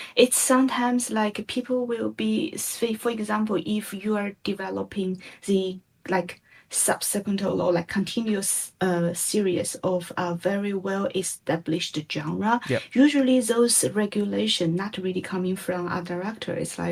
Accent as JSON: {"language": "English", "country": "China", "said": "I come from China, so originally I'm Chinese."}